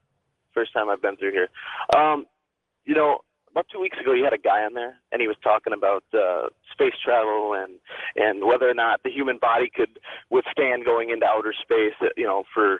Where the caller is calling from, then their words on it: Upper Sandusky, Ohio, United States; Right now I'm in Upper Sandusky, Ohio. I'm a truck driver.